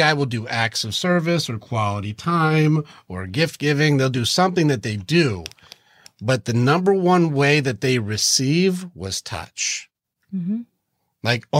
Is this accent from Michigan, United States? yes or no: yes; Detroit, Michigan, United States; I grew up in Detroit, dude.